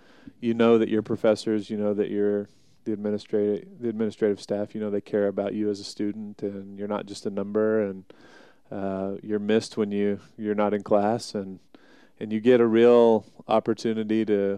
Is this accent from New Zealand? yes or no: no; Liberal, Kansas, United States; I grew up in Liberal, Kansas, and was born there. Graduated from high school there in 95.